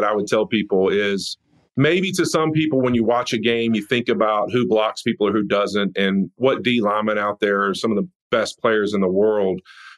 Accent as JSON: {"language": "English", "region": "Louisiana", "country": "United States", "tie": "born or raised there", "said": "And so I grew up in North Louisiana. Most people are Cowboy fans or Saints fans."}